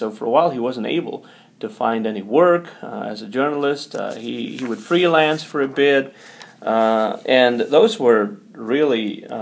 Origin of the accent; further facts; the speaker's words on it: Vigo, Galicia, Spain; English is a second language; Now, Faro de Vigo is the newspaper from my hometown, from Vigo.